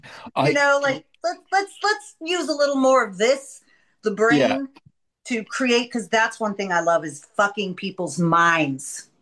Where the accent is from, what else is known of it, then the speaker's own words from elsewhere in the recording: Maine, United States; I'm originally from the Northeast, so I like seasons. I like winter, spring, summer, fall. Maybe an island off the coast of Maine or something. That's where I'm from.